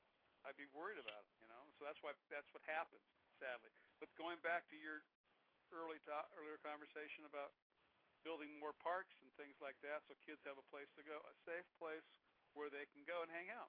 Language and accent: English; Oceanside, California, United States; I remember growing up in Oceanside. You know, and I'd leave the house at 10 o'clock in the morning, and I'd walk all over town.